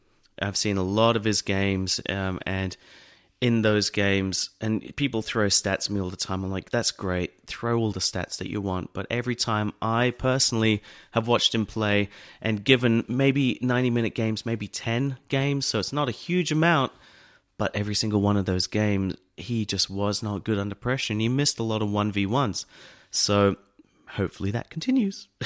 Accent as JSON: {"language": "English", "country": "Australia", "said": "I should be knowing this better because I'm Australian."}